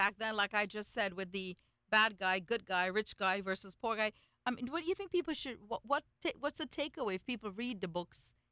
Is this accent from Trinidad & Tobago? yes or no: yes; Trinidad & Tobago; I grew up in Trinidad and Tobago